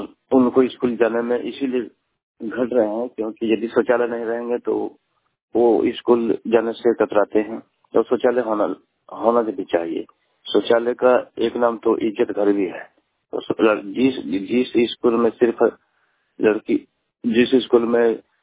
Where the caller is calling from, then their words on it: Hardakul, Jharkhand, India; मैं देवघर जिला हरदकुल गांव से बोल रहा हूँ। मेरा गांव हरदकुल है